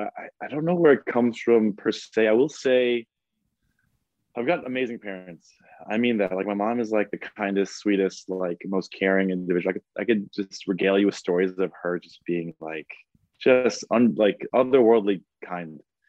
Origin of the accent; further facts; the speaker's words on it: New York, United States; So I grew up in Long Island. I'm one of five kids.